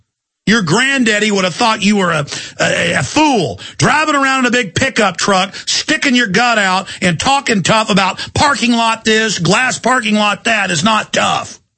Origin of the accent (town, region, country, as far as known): England, United Kingdom